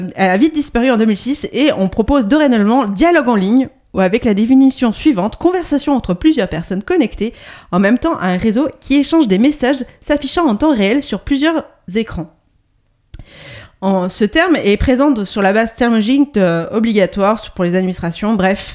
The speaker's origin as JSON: {"language": "French", "country": "France", "said": "Et puis, chez nous, en France, qu'est-ce qu'il y avait ?"}